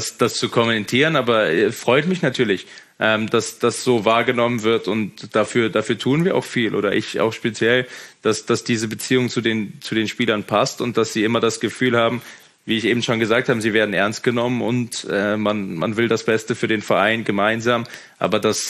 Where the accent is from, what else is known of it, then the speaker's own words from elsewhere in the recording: Germany; ich bin Deutscher